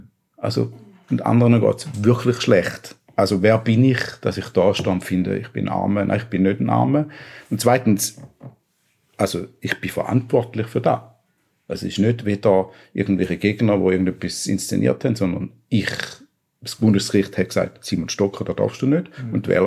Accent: Schaffhausen, Switzerland; Projekte in Schaffhausen oder sonst so nationale Alterspolitik, wo ja so meine Heimat ist.

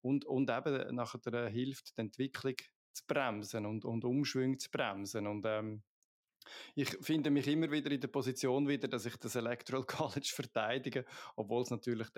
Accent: Switzerland; als Schweizer hat man ein bisschen mehr Verständnis dafür, weil wir ja in der Schweiz mit dem Ständemehr

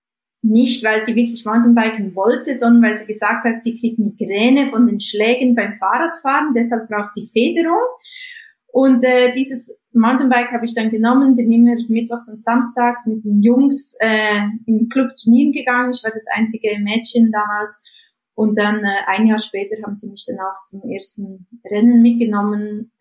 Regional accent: Jura, Switzerland; Also ich komme nicht aus den Alpen, ich komme aus dem Jura, da ist halt ein bisschen weniger touristisch begangen

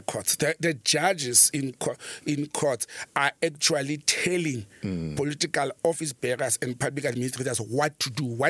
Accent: Randfontein, Gauteng, South Africa; When I know I'm going to drive to my hometown, Randfontein, and to Joburg, the Roodepoort area, I'm better off in a jeep.

